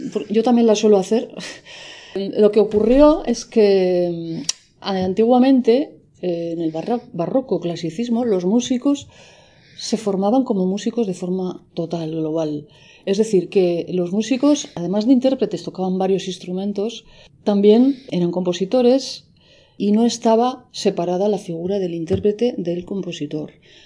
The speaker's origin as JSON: {"language": "Spanish", "region": "Navarre", "country": "Spain", "lives_now": "Valencia, Spain", "said": "Soy navarra, pero estoy afincada aquí en Valencia."}